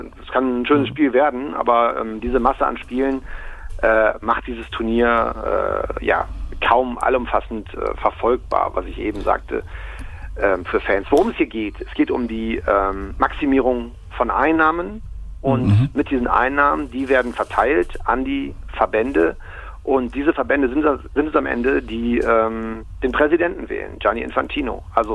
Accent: North Rhine-Westphalia, Germany; Also ich komme aus Köln, also aus der Nähe von Köln und lebe heutzutage in Köln.

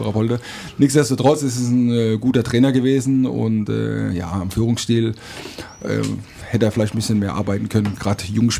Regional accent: Leimen, Baden-Württemberg, Germany; Ich wollte wieder zurück in die Region. Ich bin gebürtiger Leimener.

